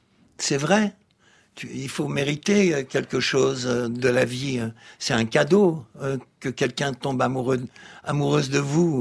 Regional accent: Belgium; Moi, je suis belge.

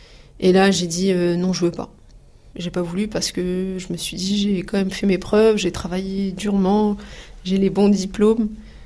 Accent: Mantes-la-Jolie, Île-de-France, France; donc j'ai 40 ans. Le quartier dans lequel j'ai grandi, c'était au Val-Fouré, donc à Mantes-la-Jolie. Et on vivait donc dans un HLM.

